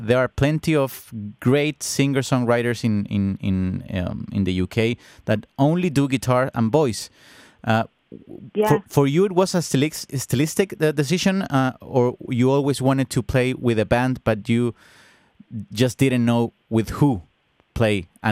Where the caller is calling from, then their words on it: Santiago, Santiago Metropolitan Region, Chile; I'm calling you from Santiago, Chile, for an interview.